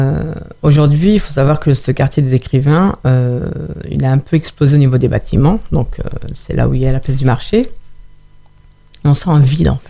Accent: Mantes-la-Jolie, Île-de-France, France; Il ne faut pas oublier d'où on vient. On vient de Mantes-la-Jolie, on a grandi dans ces quartiers, on a beau aller travailler sur Paris ou autre, ou déménager

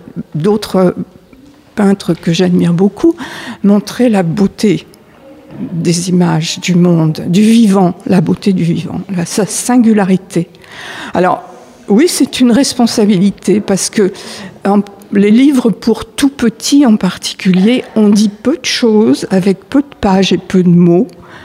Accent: Paris, Île-de-France, France; Je suis née à Paris, j'ai vécu 30 ans à Paris.

